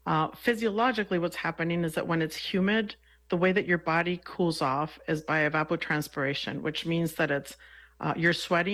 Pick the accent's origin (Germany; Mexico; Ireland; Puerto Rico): Mexico; I grew up in Mexico